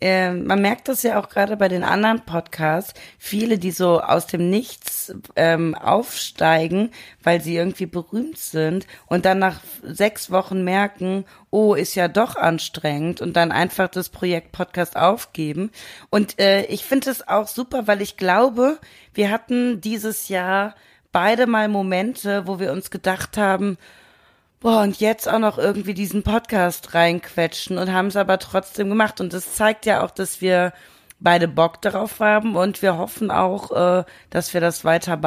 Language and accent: German; Germany; Vor allen Dingen, weil die Deutschen sofort meinen, weil ich auch Deutsch bin, wären wir Freunde für immer.